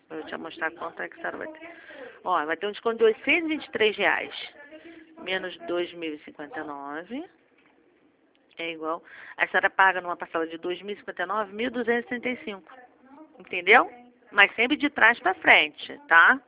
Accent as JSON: {"language": "Portuguese", "region": "Rio de Janeiro", "country": "Brazil", "accent": "carioca"}